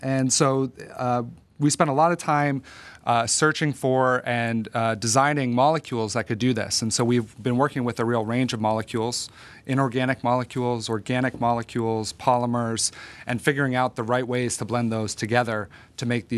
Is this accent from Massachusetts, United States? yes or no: yes; Massachusetts, United States; I grew up right outside of Boston